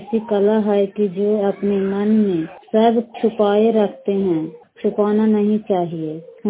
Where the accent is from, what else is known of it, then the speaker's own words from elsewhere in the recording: Bihar, India; मैं बारह खजामा के रहने वाली हूँ। ब्लॉक नूसराय पड़ता है, जिला ललंदा।